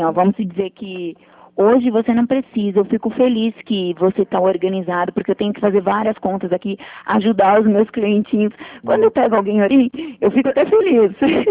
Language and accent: Portuguese; Curitiba, Paraná, Brazil; Eu sou daqui de Curitiba, né?